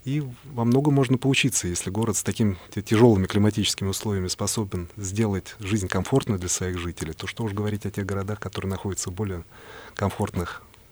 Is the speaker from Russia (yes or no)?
yes; Moscow, Russia; я как москвич хотел бы сказать, что наш город развивается в очень правильном направлении.